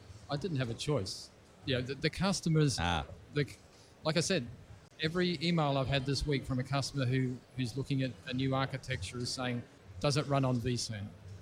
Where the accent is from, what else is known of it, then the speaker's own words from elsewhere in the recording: Australia; I come from Australia. I live at the beach. I live in a place called Surfer's Paradise.